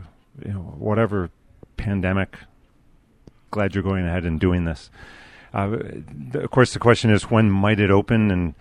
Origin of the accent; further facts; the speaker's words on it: Rome, New York, United States; But I lived in a farmhouse when I was growing up in Rome, New York